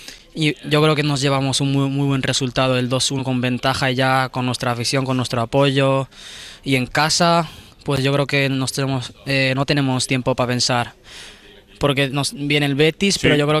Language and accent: Spanish; Japan; De pequeño pues en Japón porque hace frío tal, sobre todo en el norte, sí